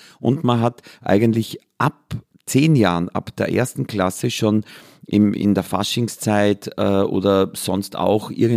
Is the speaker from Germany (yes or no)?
no; Austria; Weil wenn man von der Donau rauf geht, zu Fuß, ist man in einer halben Stunde bei dem Bauernhof, wo ich aufgewachsen bin.